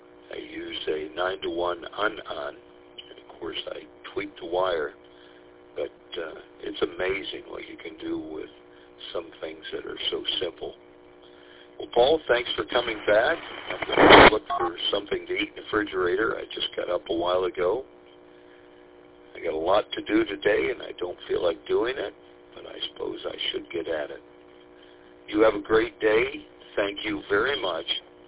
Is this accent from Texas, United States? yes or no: no; Lapeer, Michigan, United States; now in Pennsylvania, United States; I was raised in Lapeer, Michigan. My parents still live there.